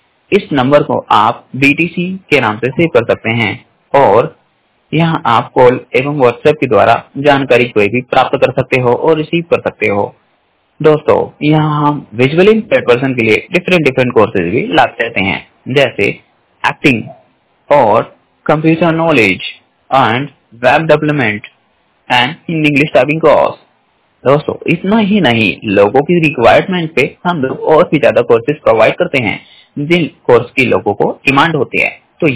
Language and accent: Hindi; Hapur, Uttar Pradesh, India; मैं 100% ब्लाइंड हूँ और मैं यूपी डिस्ट्रिक्ट हापुड़ से बिलोंग करता हूँ।